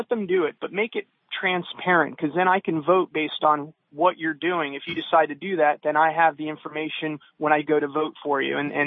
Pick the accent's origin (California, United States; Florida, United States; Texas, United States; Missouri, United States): Florida, United States; every time I hear Marco Rubio's name, being that I'm from Florida